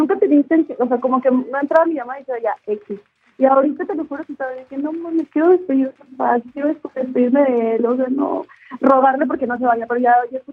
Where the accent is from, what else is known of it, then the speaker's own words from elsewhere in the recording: Guadalajara, Jalisco, Mexico; yo soy de Guadalajara.